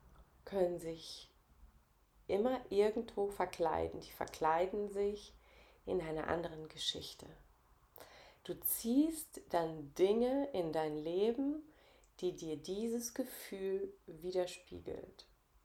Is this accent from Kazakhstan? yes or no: yes; Kazakhstan; ich komme ja aus Kasachstan